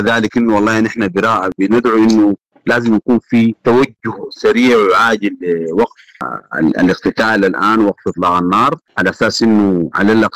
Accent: Sudan; وإنه كلنا كسودانيين عارفين مدى أهمية الاتصالات وتواصل الناس في الوضع ده

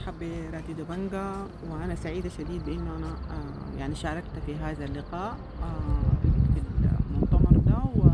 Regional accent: Sudan; إحنا كصحفيين سودانيين وصحفيات سودانيين

